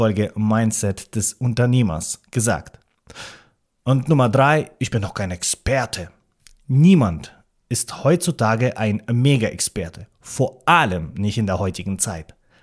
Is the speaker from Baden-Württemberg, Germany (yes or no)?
yes; Baden-Württemberg, Germany; also born or lived in Russia; geboren in Russland, Migrationshintergrund, aufgestiegen von der Hauptschule, Gymi gemacht, aufgewachsen am Bodensee im Schwabenländle